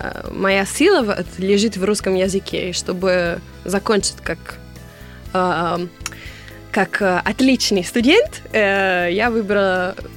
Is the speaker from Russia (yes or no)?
no; Pietrasanta, Tuscany, Italy; Russian is a second language; Родилась я в Тоскане, в городе Петросан. Это значит «Святой камень». И это находится очень близко к берегу моря, близко к городу Каррара, откуда наш мрамор.